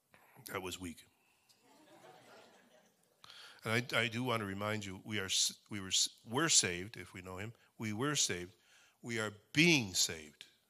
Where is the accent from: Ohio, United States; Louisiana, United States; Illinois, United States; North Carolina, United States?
Ohio, United States; Cleveland; I'm from Cleveland, Ohio. Yes, you may pity me.